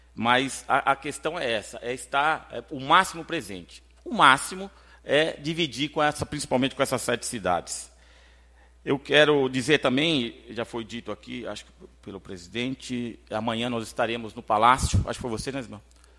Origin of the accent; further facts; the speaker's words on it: Cotia, São Paulo, Brazil; Sou da cidade de Cotia, aqui ao lado, que faz divisa também com Ibiúna.